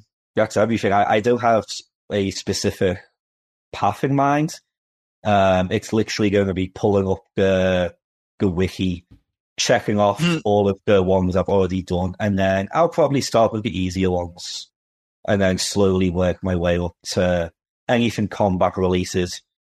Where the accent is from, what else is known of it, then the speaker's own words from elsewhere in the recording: Liverpool, North West England, United Kingdom; accent: Liverpool; I'm from Liverpool, hence the accents.